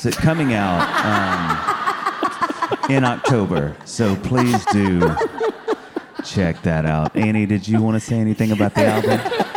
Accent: Kosciusko, Mississippi, United States; Growing up in Mississippi, in tiny 8,000-person Kosciuszko, Mississippi, we only had, I think, 4 chains of restaurants, like national chains.

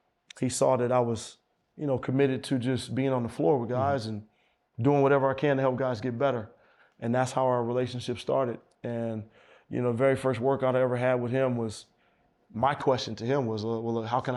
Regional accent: Oakland, California, United States; You know, I'm from Oakland.

